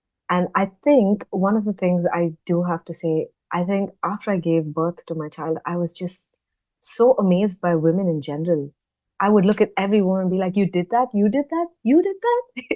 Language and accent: English; Hyderabad, Telangana, India; also born or lived in Bangalore; So a little bit about me. I grew up in India, in Hyderabad, and then moved to another city called Bangalore to do my university education.